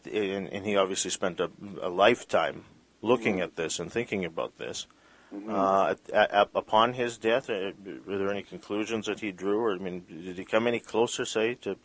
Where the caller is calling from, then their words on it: Vancouver, British Columbia, Canada; you know, I'm talking from Vancouver, and it's not terribly far from the Great Bear Rainforest.